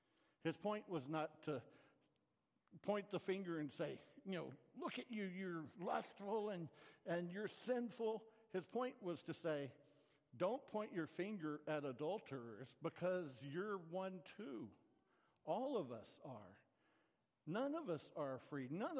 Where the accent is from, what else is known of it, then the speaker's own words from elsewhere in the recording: the South, United States; now in California, United States; It's so different than when I grew up in the South.